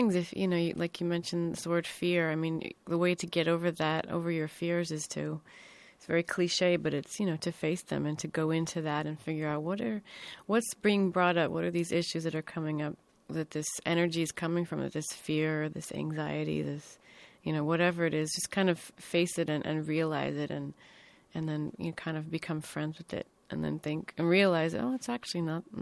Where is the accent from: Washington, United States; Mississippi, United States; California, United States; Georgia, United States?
California, United States; when I say I'm from California, they're like, oh, yeah, yeah, you have that, you know, California kind of laid back energy.